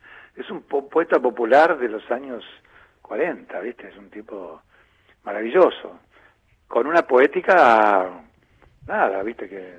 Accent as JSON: {"language": "Spanish", "town": "Tandil", "region": "Buenos Aires Province", "country": "Argentina", "said": "Sabes que yo soy muchacho de Tandil, que soy popular y fino a la vez."}